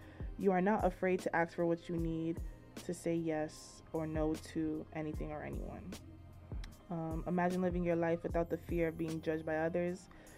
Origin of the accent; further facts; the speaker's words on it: Nigeria; It's like, I'm from Nigeria, so our names have a lot of meaning to us.